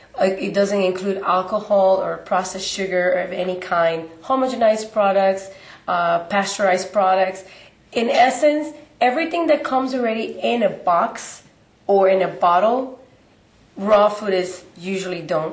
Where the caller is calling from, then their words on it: Dallas, Texas, United States; I come to you from Dallas, Texas, United States.